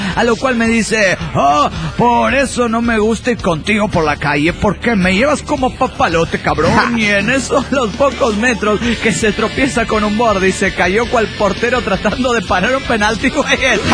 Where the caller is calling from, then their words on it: Trelew, Chubut, Argentina; el argentino de Trelew, Argentina.